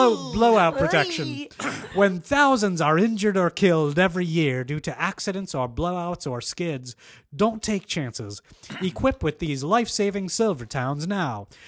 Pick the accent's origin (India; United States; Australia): India; because I'm Indian, guys. I get to play the Doctor.